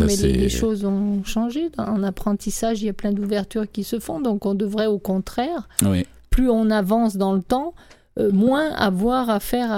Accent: France; now in Canada; je suis française, habitant ici au Québec

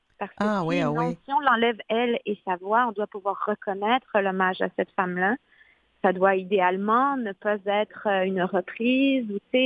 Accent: Quebec, Canada; Chez moi, au Québec, là où on commençait à me connaître

